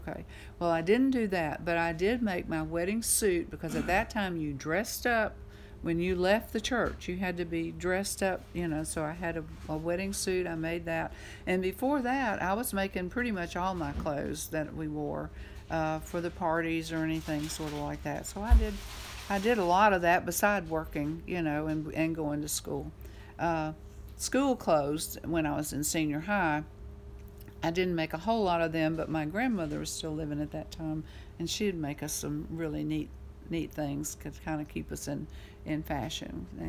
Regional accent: Texarkana, United States; And I was raised up in the Baptist church in Texarkana, and when I was 9 years old, there was an evangelist that came to town

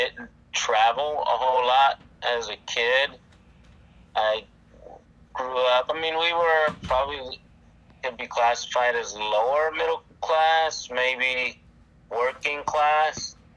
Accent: King George, Virginia, United States; also born or lived in Baltimore; So I was born in Baltimore. So all my family is still pretty much there in that city. And then my school years, I grew up in a small kind of suburban D.C. town called King George.

